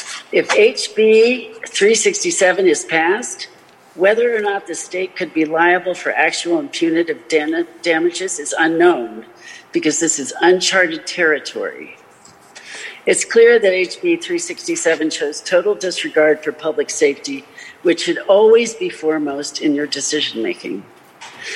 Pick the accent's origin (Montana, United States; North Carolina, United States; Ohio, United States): Montana, United States; Missoula; I'm from Missoula.